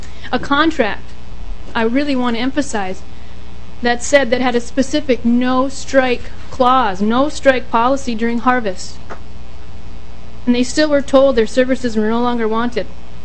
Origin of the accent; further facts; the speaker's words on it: Minnesota, United States; I was born and raised in the Red River Valley, educated there as well. The town where I grew up in is in the heart of the Red River Valley, part of the sugar beet land.